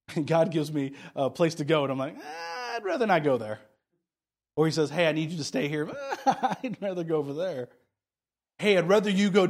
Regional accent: Kansas City, United States; And then I'm from Kansas City, the best side of the state.

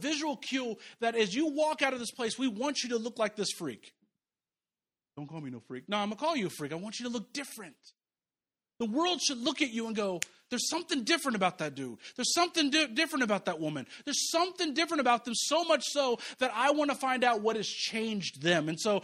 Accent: Kansas City, Missouri, United States; I grew up in Kansas City. I love Kansas City. I think it's the greatest large town on earth. 2.5 million people. It's a town. It's not really a city. Okay. I grew up out in the country.

